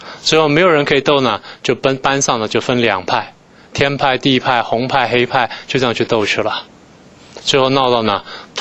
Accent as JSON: {"language": "Chinese", "country": "Taiwan", "tie": "born or raised there", "said": "而我是在台湾长大的，我基本上一口饭没有缺过"}